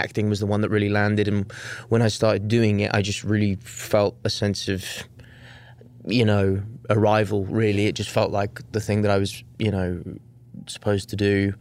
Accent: Wales, United Kingdom; moved away as an adult; now in London, United Kingdom; And then I was raised in Wales until I was 19 when I moved to London to go to drama school.

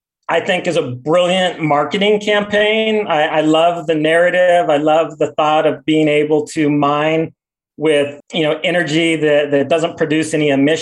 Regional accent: San Diego, California, United States; I pay about 30 cents a kilowatt electricity in my home, which is about what I pay in my hometown of San Diego.

